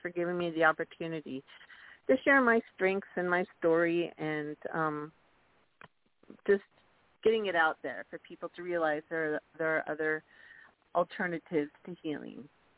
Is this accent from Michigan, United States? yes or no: no; Washington, United States; Just because I'm on one site for Arizona, I grew up in Washington State.